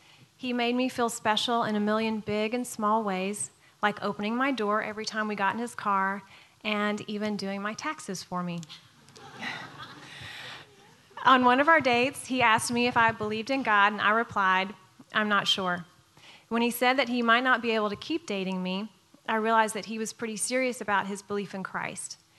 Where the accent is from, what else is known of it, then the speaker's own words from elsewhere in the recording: Texas, United States; I grew up in Southeast Texas in a broken family.